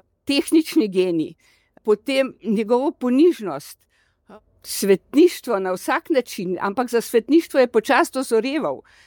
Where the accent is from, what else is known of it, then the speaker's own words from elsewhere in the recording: Rova, Central Slovenia, Slovenia; iz Domžal, pravzaprav iz Rov, to je tam, kjer so rokovnjači.